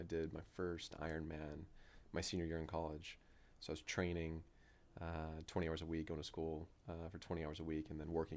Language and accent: English; Ephrata, Washington, United States; Yeah, so I was born and raised in a tiny town in eastern Washington. I had, there was like 2,500 people in my hometown, two stoplights, lots of cows, surrounded by, you know, wheat fields and, you know, corn fields.